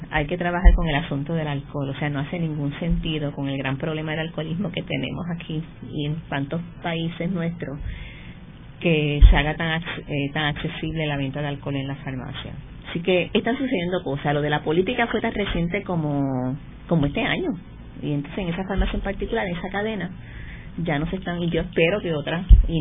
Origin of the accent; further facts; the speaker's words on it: Seattle, Washington, United States; born there; son de Seattle, Washington, donde yo nací